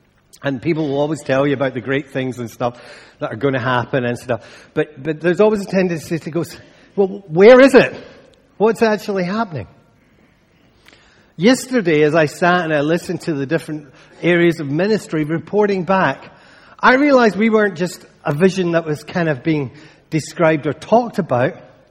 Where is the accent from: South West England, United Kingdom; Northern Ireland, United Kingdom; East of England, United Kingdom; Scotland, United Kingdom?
Scotland, United Kingdom; You know, sometimes as Scottish folks, we're not that good at being positive.